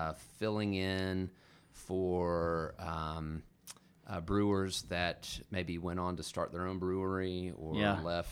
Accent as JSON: {"language": "English", "town": "South Pittsburgh", "region": "Tennessee", "country": "United States", "tie": "born or raised there", "also_born_or_lived": "Chattanooga", "said": "I was born in Chattanooga and raised in South Pittsburgh, Tennessee."}